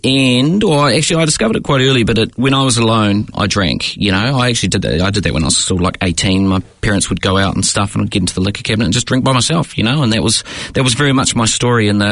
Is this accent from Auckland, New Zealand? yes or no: yes; Auckland, New Zealand; So I grew up in West Auckland